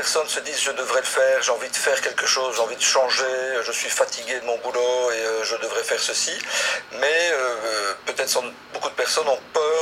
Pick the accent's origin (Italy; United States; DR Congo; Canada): United States; Boston, Massachusetts; je viens de Boston, qui est une ville magnifique, mais qui n'est quand même pas le centre mondial de la mode comme Milan ou Paris.